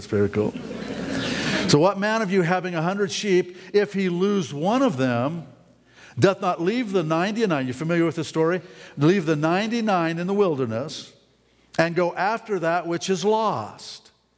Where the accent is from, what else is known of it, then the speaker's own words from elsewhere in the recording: Nevada, United States; born there; I was born in Nevada.